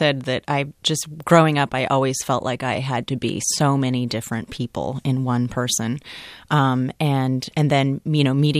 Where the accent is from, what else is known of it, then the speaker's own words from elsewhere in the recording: California, United States; they were so disappointed to find out that I wasn't Hawaiian, like Hawaiian blooded, and that I was from California